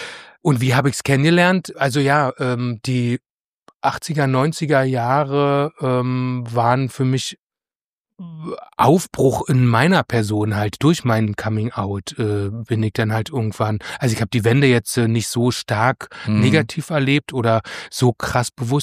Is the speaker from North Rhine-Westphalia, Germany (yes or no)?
no; Berlin, Germany; ich bin in Marzahn groß geworden, und zwar nicht in einer Plattenbauwohnung